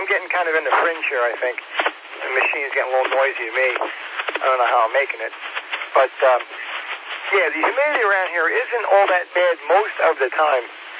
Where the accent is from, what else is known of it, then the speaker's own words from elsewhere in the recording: Long Island, New York, United States; also born or lived in Florida; I grew up on Long Island, New York. That's where I was licensed many, many moons ago, and then wound up here. Lived in Florida for 20 years, and moved up here to have some seasons.